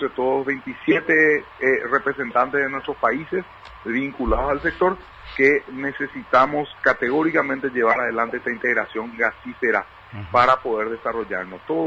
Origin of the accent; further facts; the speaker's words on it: Paraguay; Lo que hace este, lo que hace o nos pone muy contentos como paraguayos